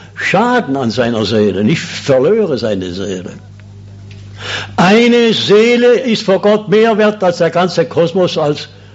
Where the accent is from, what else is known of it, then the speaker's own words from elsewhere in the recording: Schaffhausen, Switzerland; Ich bin in Schaffhausen im Waisenhaus aufgewachsen